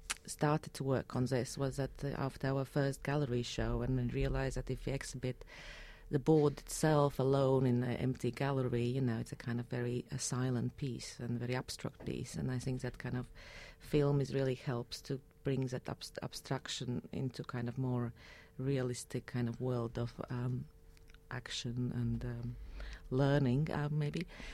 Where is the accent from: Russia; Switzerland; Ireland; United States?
Russia; English is a second language; I grew up in Soviet Union